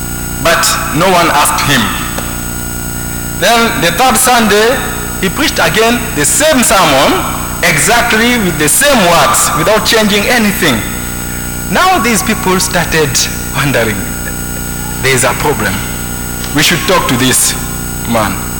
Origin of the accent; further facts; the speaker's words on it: Guinea; now in St Andrews; And I come from Guinea, minister here in St. Andrews.